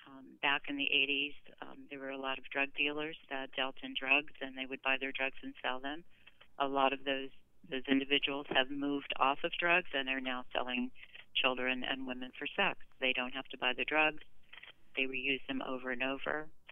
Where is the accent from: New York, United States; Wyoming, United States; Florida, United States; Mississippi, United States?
Florida, United States; Miami; I myself, as a 67-year-old woman growing up in Miami, knowing really who to vote for sometimes is confusing.